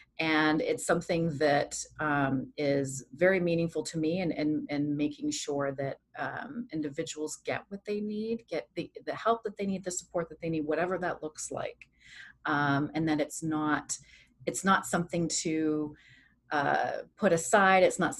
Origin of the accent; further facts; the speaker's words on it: Los Angeles, California, United States; now in Washington, United States; So I was born and raised in Los Angeles. I'm not a native of Washington, but I've been in Washington now for almost 10 years now